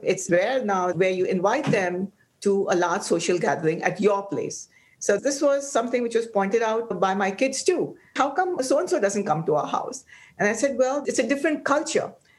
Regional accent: Pune, Maharashtra, India; first language Tulu; English is a second language; all raised in Pune. We went to school together. And we came from different parts of the country. So my mother tongue is Tulu.

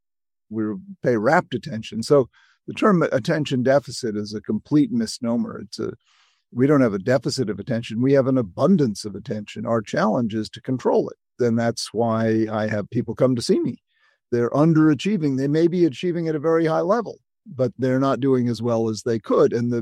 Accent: Chatham, Massachusetts, United States; I grew up in Cape Cod, in a little town called Chatham.

